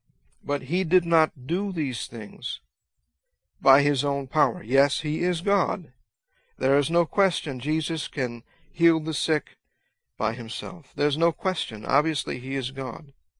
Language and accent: English; United States; But I like being an American. I like living as an American.